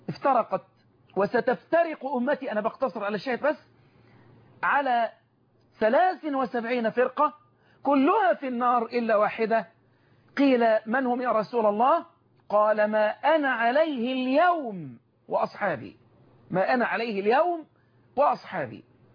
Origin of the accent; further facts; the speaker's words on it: Egypt; وادعو الله سبحانه وتعالى ان يحفظ بلدنا مصر،